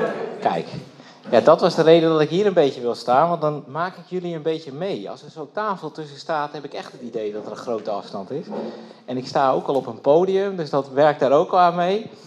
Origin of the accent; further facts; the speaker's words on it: Velsen-Broek, North Holland, Netherlands; Nu moet ik bekennen dat ik 36 jaar oud ben. Ik kom uit Velzenbroek, Noord-Holland. In de buurt van Haarlem.